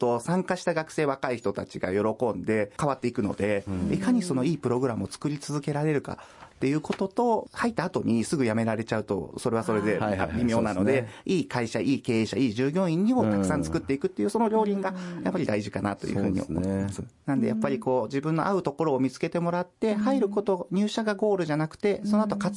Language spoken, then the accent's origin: Japanese; Nagoya, Aichi, Japan; まあ、地元が名古屋だったんでいたんですけれども